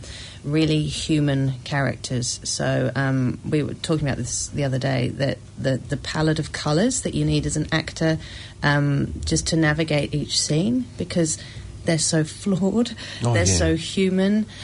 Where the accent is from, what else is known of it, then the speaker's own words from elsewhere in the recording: South East England, United Kingdom; I grew up near Guildford.